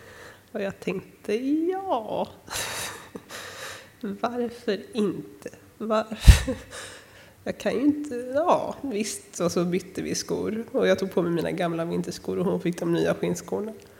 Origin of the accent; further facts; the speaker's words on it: Öckerö, Västra Götaland County, Sweden; hemma på Öckerö där jag kommer ifrån.